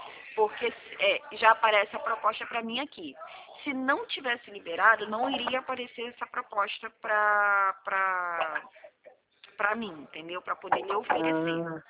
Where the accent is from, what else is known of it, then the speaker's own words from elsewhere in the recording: Rio de Janeiro, Brazil; Eu sou daqui do Rio de Janeiro, mas eu atendo a nível Brasil.